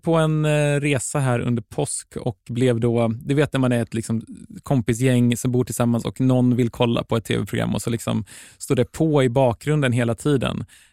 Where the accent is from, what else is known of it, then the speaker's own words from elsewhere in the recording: Östergötland, Sweden; jag är från Östergötland